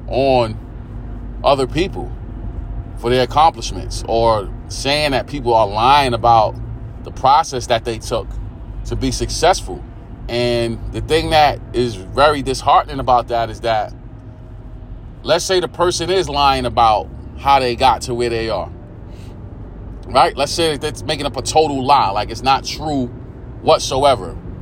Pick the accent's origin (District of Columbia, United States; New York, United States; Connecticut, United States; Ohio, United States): New York, United States; East New York; You know, we're in East New York, but we don't say we're from East New York. We're from pink houses.